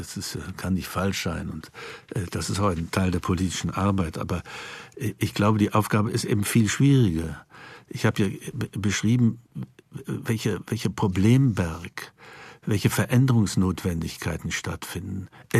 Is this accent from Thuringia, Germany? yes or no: yes; Thuringia, Germany; Ja, ich bin in Thüringen aufgewachsen und denke, dass ich auch Land und Leute ganz gut verstehe.